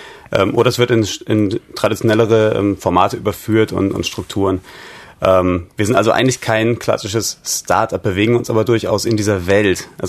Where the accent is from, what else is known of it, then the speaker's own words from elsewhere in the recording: England, United Kingdom; German is a second language; now in Berlin, Germany; Ich bin Engländer und ich war in Deutschland schon